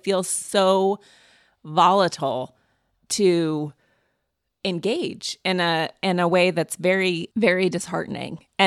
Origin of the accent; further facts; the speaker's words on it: Montana, United States; I'm from Montana, which is a purple state, and it's a really interesting sort of mix of people